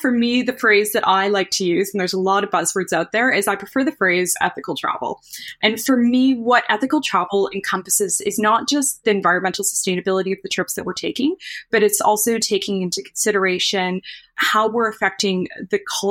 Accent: Canada; accent: Canadian; you're going to have to excuse my Canadian accent

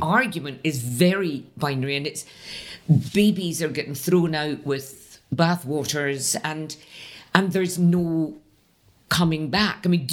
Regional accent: Paisley, Scotland, United Kingdom; I forget who it was, but I come from Paisley.

